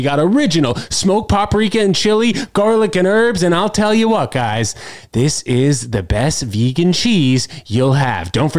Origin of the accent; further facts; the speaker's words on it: United States; Is it maybe because like I'm too American?